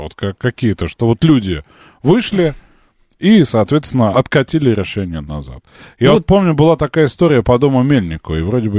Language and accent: Russian; Moscow, Russia; мы москвичи, да, я вот житель далекого ВАО.